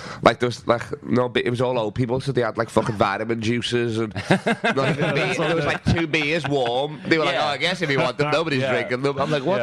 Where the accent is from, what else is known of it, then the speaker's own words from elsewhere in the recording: Liverpool, North West England, United Kingdom; before that you were in fucking my hometown.